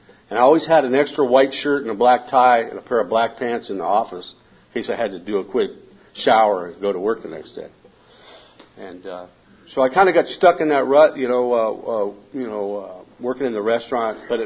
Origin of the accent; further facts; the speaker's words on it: San Diego, California, United States; moved away as an adult; I came from San Diego. I moved out of San Diego when I was 21 years old.